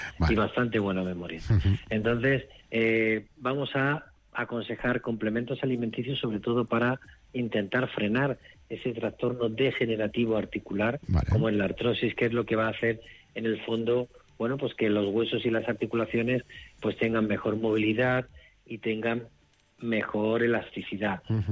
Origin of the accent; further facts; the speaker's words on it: Córdoba, Andalusia, Spain; now in Madrid, Spain; Mi ciudad, mi capital, donde yo nací, donde yo he vivido, donde he sido socio del club.